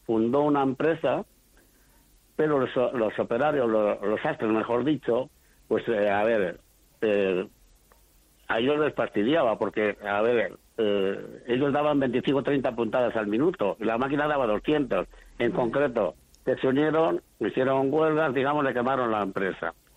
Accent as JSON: {"language": "Spanish", "town": "Guernica", "region": "Basque Country", "country": "Spain", "tie": "born or raised there", "moved": "as an adult", "said": "yo me nací en Guernica en 1944, ahí tuve mi infancia, muy bonita por cierto, y entonces, pues bueno, ahí lo que había es el campo, el ganado y todo eso."}